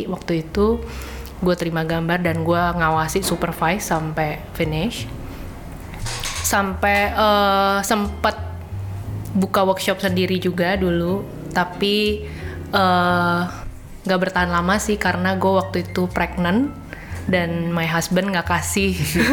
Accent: Lampung, Indonesia; now in Jakarta, Indonesia; I was born and raised in Lampung, Sumatera. And then I go to college here in Jakarta.

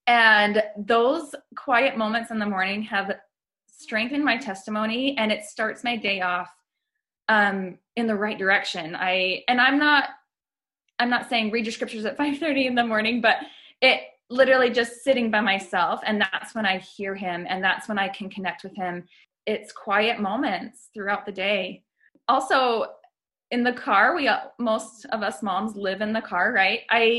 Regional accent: Las Vegas, Nevada, United States; now in Salt Lake City, United States; I currently live in the Salt Lake area, but I'm originally from Las Vegas.

